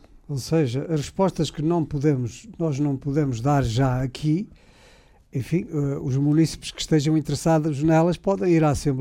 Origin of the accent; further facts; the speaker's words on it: Celorico de Basto, Braga, Portugal; no meu concelho de origem, Sulurico de Basto, a minha terra agora é uma vila. É uma aldeia, passou a vila